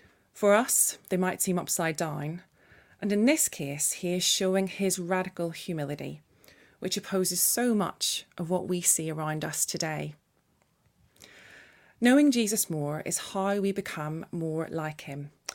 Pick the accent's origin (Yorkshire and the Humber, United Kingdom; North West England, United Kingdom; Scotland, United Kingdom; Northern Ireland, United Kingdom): Northern Ireland, United Kingdom; growing up in Northern Ireland, parades weren't always something that was wholly positive